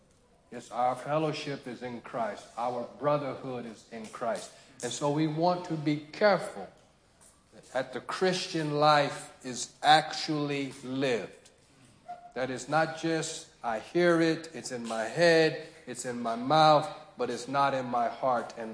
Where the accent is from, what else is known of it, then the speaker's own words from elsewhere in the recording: United States; I'm from America, but that's not as to what's important.